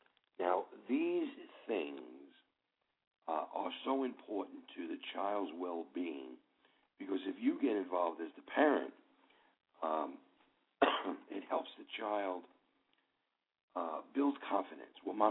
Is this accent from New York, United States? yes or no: yes; New York, United States; accent: New York; now in Southern US; So obviously, as soon as we say hello, they know that we're from New York.